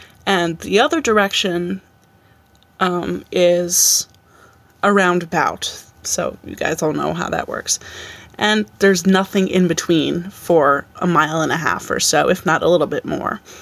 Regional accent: Albany, New York, United States; I'm from Albany, New York. As a side note, I've noticed that you guys don't get a whole lot of submissions, calls, and the like from this neck of the woods

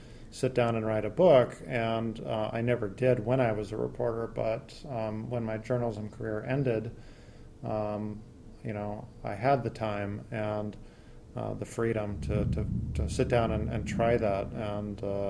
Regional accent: Tucson, Arizona, United States; A Safeway in Arizona is about a mass shooting in my hometown of Tucson.

